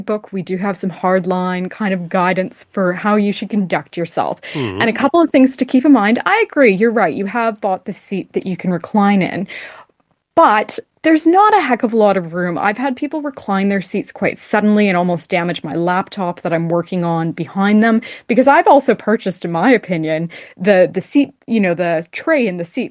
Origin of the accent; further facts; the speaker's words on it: Canada; now in Australia; even when I moved to Australia from Canada, I couldn't understand why everyone, even people I had just met or even like professional contacts, kept hugging me.